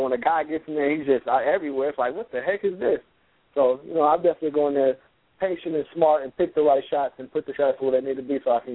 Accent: Dayton, Ohio, United States; I'll eventually be able to bring a world title fight to my hometown of Dayton, Ohio.

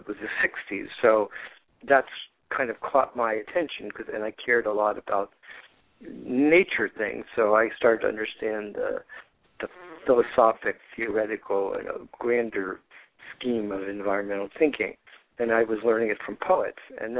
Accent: Florida, United States; I had been already very geared into aware of the environment as a kid growing up in Florida and having spent a lot of time in the Everglades.

